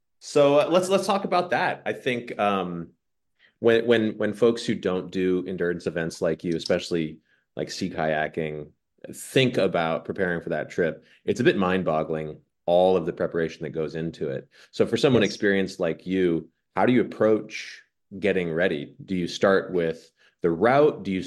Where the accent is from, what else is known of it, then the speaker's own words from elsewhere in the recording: United States; Sorry, I'm an American over here. We don't think in those terms.